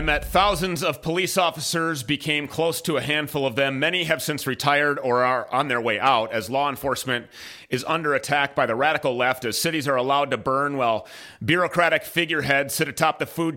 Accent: Minnesota, United States; I would eventually move back here to my home state of the People's Republic in Minnesota

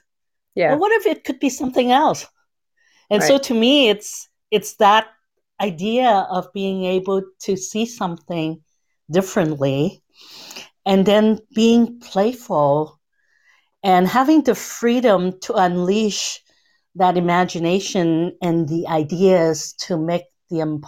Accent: Canada; and she's from California, I'm from Canada, okay?

